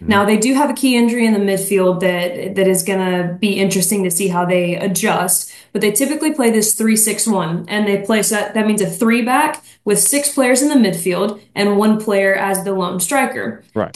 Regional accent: Mississippi, United States; I'm from Mississippi.

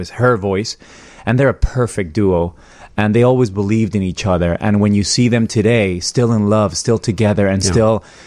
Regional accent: Mexico; But growing up in Mexico, I loved

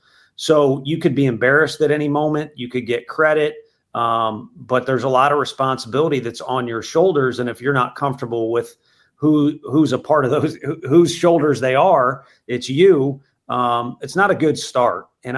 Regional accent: St. Louis, Missouri, United States; So I grew up in St. Louis where Whitey Ball, I was real young, but I was a big baseball fan

